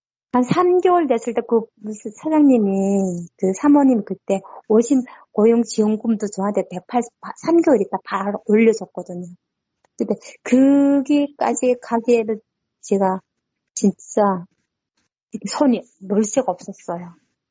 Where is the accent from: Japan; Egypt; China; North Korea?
North Korea; accent: North Korean dialect; now in South Korea; 제가 북한 사투리가 나왔나 봐요. 그러니까 중국 사람인 건 알더라고요. 그래서 저보고 교포는 안 쓴다 하더라고요. 교포가 아니고 세토민입니다.